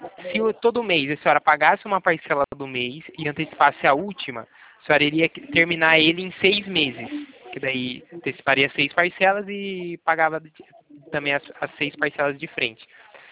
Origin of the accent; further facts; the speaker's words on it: Itatiba, São Paulo, Brazil; Itatiba, do interior de São Paulo.